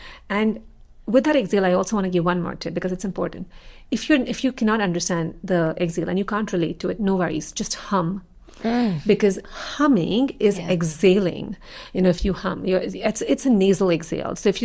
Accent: India; I grew up in India and I grew up in a very spiritual family

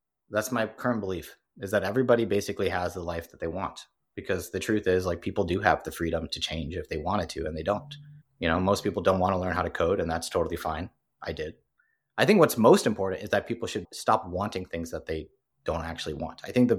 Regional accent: Hong Kong; also born or lived in New York, United States / Singapore / London, United Kingdom; my parents are from India. I was born in New York, grew up in Hong Kong, Singapore, and London.

